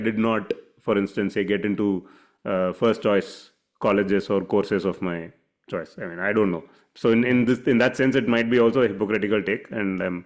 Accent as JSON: {"language": "English", "country": "India", "said": "the whole idea of being Indian is something that I have a question, like, what does it even mean? I was born within this random border"}